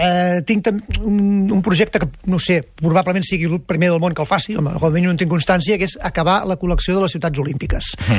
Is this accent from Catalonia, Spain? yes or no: yes; L'Ametlla de Merola, Catalonia, Spain; evidentment, a l'Ametlla de Merola, que és el meu poble